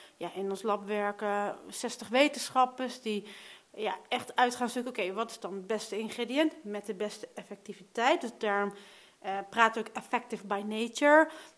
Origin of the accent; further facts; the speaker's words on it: Netherlands; Sorry, ik ben een Nederlander, hè?